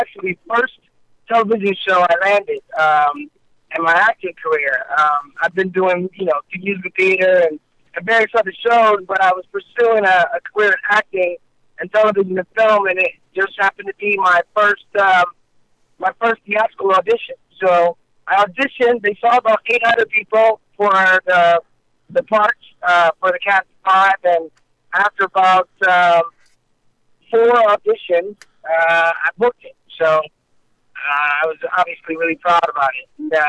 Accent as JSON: {"language": "English", "town": "Detroit", "region": "Michigan", "country": "United States", "tie": "born or raised there", "said": "it really did make people in my hometown in Detroit very proud."}